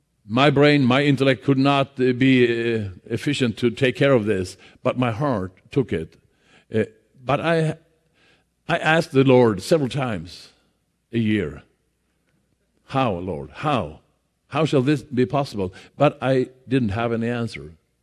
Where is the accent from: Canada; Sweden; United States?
Sweden; English is a second language; I was in Los Angeles on a full gospel business breakfast, and they heard that we came from Sweden